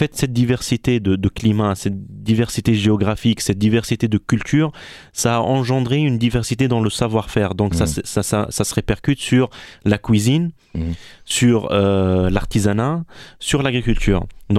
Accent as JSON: {"language": "French", "town": "Tunis", "region": "Tunis Governorate", "country": "Tunisia", "tie": "born or raised there", "said": "moi comme Tunisien, jeune Tunisien, je vivais dans un quartier parce que j'ai grandi à Tunis"}